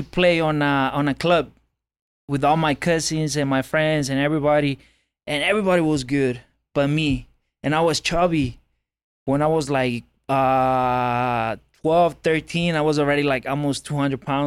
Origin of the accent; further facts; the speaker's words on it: Guadalajara, Jalisco, Mexico; now in United States; For the people that don't know, I was born and raised in Mexico. I came to the States in 2014, 10 years ago.